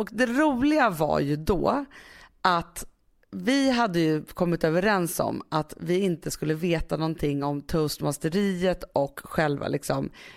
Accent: Stockholm, Stockholm County, Sweden; jag kom från Södermalm

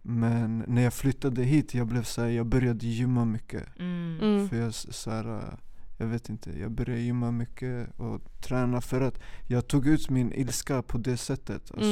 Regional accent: Västerås, Västmanland County, Sweden; also born or lived in Stockholm; Jag flyttade runt mycket, men jag växte upp i Stockholm tills jag var 5. Mina föräldrar skilde sig när jag var 3, men de försökte tills jag var 5. Sen flyttade min pappa till Sollentuna och min mamma flyttade till Västerås. Och jag flyttade med min mamma till Västerås.

